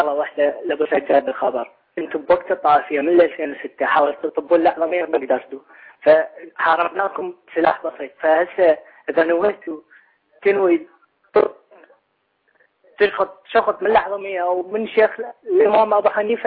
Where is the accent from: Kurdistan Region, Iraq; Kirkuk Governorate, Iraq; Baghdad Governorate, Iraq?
Baghdad Governorate, Iraq; Adhamiyah; اخي انا من العراق